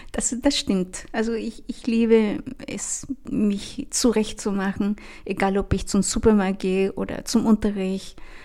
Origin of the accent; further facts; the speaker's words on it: Chile; Also Farben werden zum Beispiel in meiner Heimat Chile die eher dunkleren Farben bevorzugt.